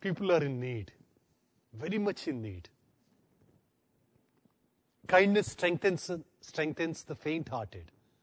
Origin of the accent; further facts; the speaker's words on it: India; See, you're far advanced, I say, as an Indian.